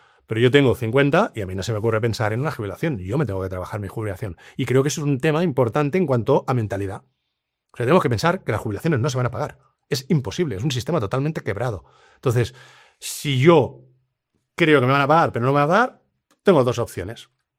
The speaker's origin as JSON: {"language": "Spanish", "country": "Spain", "said": "yo soy español, España es un desastre de país."}